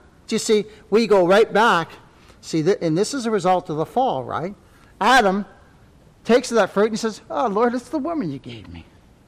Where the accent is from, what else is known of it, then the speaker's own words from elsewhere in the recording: Canada; You all are from the U.S. I'm from Canada.